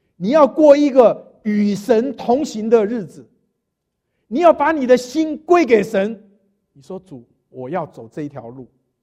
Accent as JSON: {"language": "Chinese", "country": "Taiwan", "said": "欺负我们台湾人哈"}